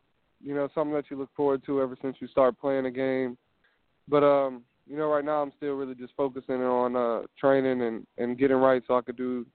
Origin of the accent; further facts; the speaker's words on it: New Orleans, Louisiana, United States; I'm from the New Orleans area, so I'm to the New Orleans area.